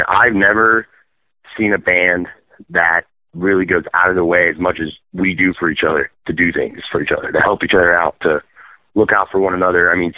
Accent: Trenton, Ohio, United States; moved away as an adult; All My Friends Are Dead got started in 2011, roughly after I moved from Trenton, Ohio, which is my hometown.

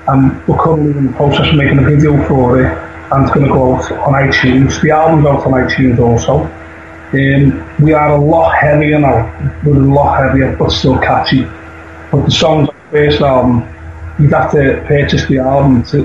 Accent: Liverpool, North West England, United Kingdom; they came from Liverpool, we're from Liverpool.

